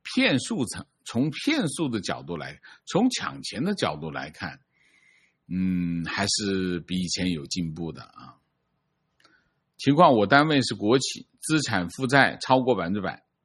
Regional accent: Shenzhen, Guangdong, China; moved away as an adult; now in United Kingdom; 我从深圳来英国5年多，第一次收到这种催缴通知

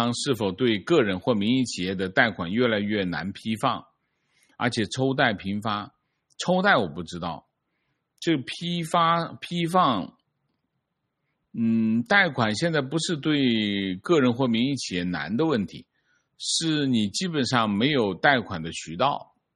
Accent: Wuhan, Hubei, China; 我是武汉的，

